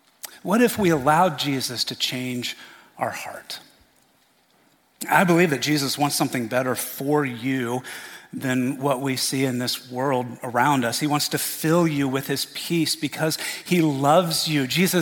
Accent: Indiana, United States; I am from Indiana.

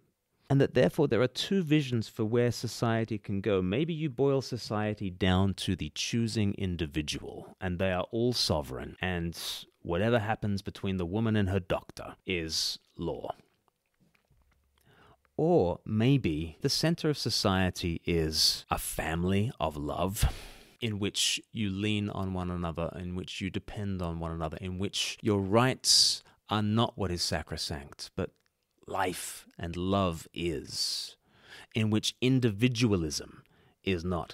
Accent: Australia; now in United Kingdom; And look, I'm an Australian living in the UK.

